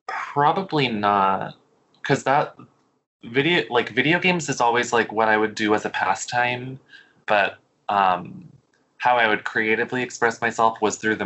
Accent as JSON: {"language": "English", "region": "New England", "country": "United States", "said": "because I'm from New England."}